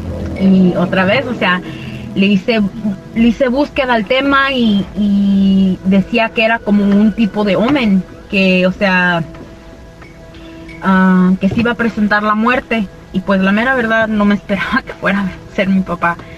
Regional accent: Aguascalientes, Mexico; now in Cibolo, United States; Soy de Aguascalientes y radico aquí en Cibolo, Texas.

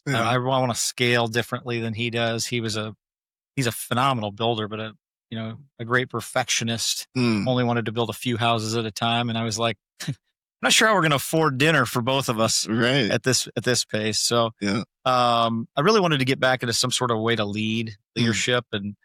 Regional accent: Lincoln, Nebraska, United States; I grew up in Lincoln.

